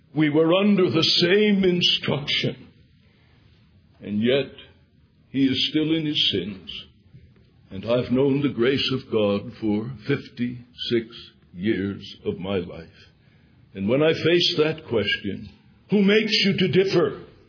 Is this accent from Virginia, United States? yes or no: yes; Alexandria, Virginia, United States; I was born in Virginia. And that gives me some standing. Immediately, I don't tell them Alexandria unless they ask me, because that's just barely over the Mason-Dixon line. But I am a native-born Virginian